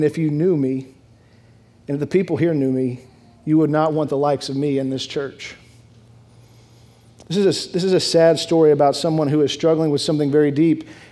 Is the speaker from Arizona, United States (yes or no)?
no; Dallas, Texas, United States; So I grew up in Dallas, Texas, a big Dallas Cowboy fan